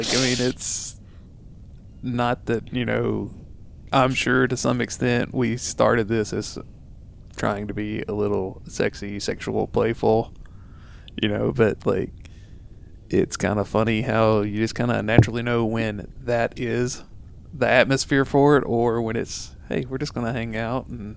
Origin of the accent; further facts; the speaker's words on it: Bible Belt, United States; So, as you can probably tell from our accents, we are from the Bible Belt area.